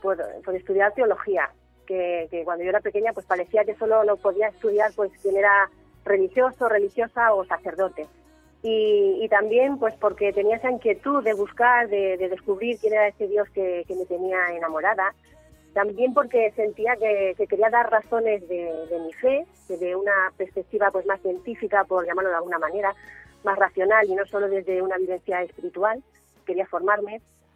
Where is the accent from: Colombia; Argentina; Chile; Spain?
Spain; Tomelloso, Castilla-La Mancha; soy de Tomelloso, un pueblo pues muy señalado, pero muy, muy, muy bonito